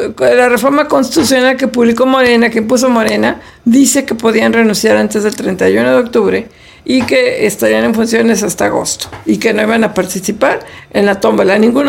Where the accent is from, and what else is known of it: Mexico